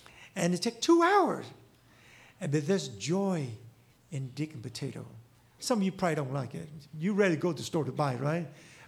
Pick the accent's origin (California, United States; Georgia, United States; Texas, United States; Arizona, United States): Arizona, United States; you know, I came from Arizona. I mean, everything there's dead.